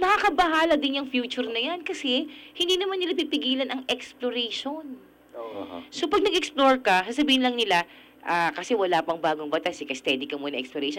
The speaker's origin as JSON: {"language": "Tagalog", "town": "Dinagat", "region": "Caraga", "country": "Philippines", "lives_now": "Manila, Philippines", "said": "ako po taga-Dinagat ako, mineral reservation po yung buong isla."}